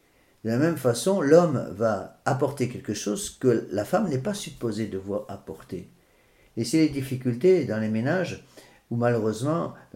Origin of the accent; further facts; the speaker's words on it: France; on a beaucoup de mal à comprendre ça en tant que Français.